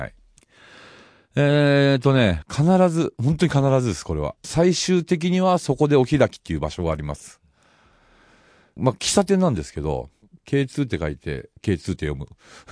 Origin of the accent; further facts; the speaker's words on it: Gunma, Japan; moved away as an adult; 私も群馬県出身。はい。18まで群馬に住んでましたけど。